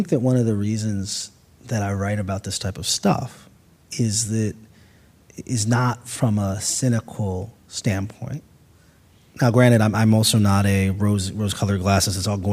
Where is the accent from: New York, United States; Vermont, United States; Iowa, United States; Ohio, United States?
Ohio, United States; Cleveland; I'm from the Midwest in Cleveland.